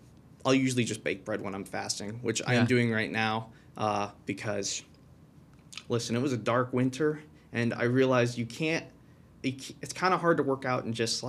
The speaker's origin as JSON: {"language": "English", "town": "Coal City", "country": "United States", "tie": "born or raised there", "said": "So, I mean, I grew up in Coal City. It's a little rural town, used to be a mining town, and it's not anymore, obviously."}